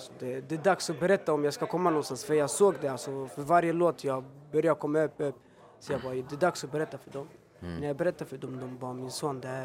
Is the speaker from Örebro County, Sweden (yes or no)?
yes; Örebro, Örebro County, Sweden; also born or lived in Stockholm; Örebro, det är en vacker stad. Jag har bott där typ nästan hela mitt liv, fast jag är född här i Stockholm.